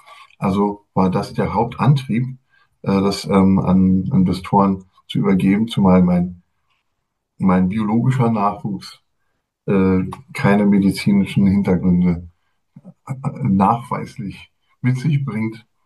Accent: Berlin, Germany; Ich bin in West-Berlin geboren. West-Berlin heißt, ich bin schon ein bisschen älter. Und dort dann auch zur Schule gegangen und habe auch an der FU Berlin Veterinärmedizin studiert.

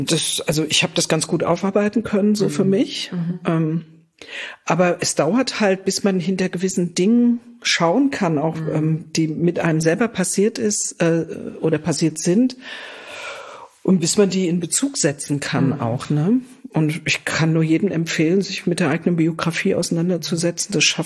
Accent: Frankfurt, Hesse, Germany; born there; Nee, ich bin tatsächlich ein Frankfurter Mädel, also okay, ein richtig echtes Frankfurter Mädel.

